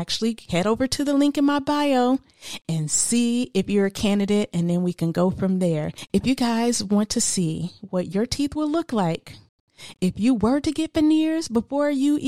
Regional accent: Flint, Michigan, United States; Because, you know, when you come for me, I am from Flint, Michigan.

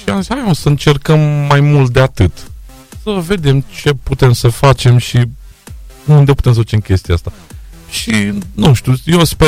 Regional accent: Romania; Noi ca și români.

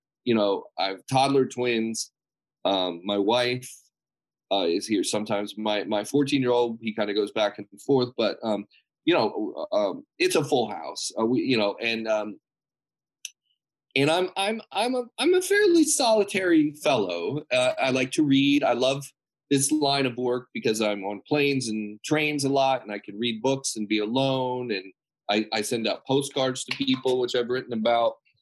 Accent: San Marino, California, United States; We grew up together in San Marino, California.

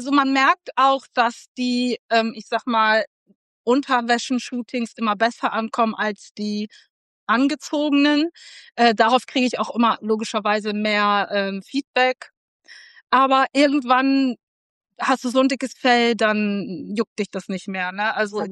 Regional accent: North Rhine-Westphalia, Germany; ich komme aus NRW.

